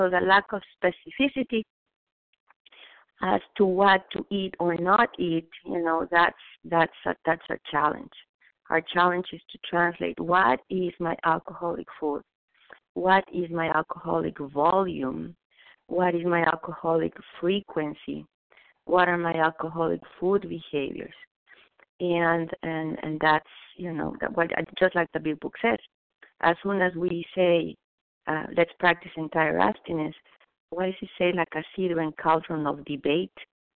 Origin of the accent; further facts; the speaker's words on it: Mexico City, Mexico; So I was raised in Mexico City, and that's the way that I was.